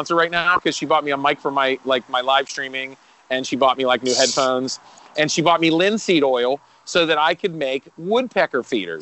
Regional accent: Pittsburgh, Pennsylvania, United States; I tell people, don't tell them I'm from Pittsburgh.

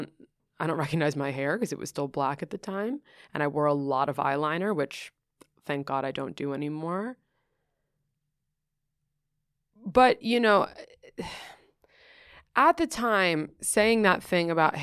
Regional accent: New York City, New York, United States; I grew up in Greenwich Village and I grew up doing theater.

